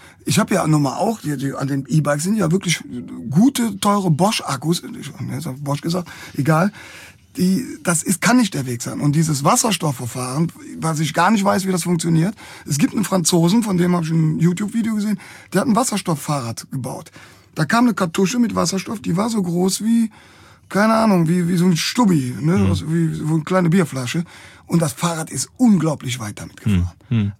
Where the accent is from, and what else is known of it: Cologne, North Rhine-Westphalia, Germany